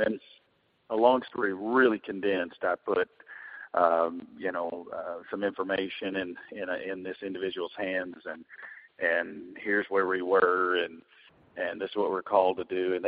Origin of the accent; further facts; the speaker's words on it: Arkansas, United States; I got a call from a town in Arkansas, which is 19 miles from my hometown.